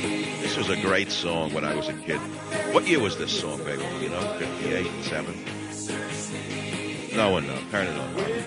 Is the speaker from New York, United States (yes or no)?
yes; Queens, New York, United States; they were all significantly, astonishingly attractive to a kid from Queens, New York.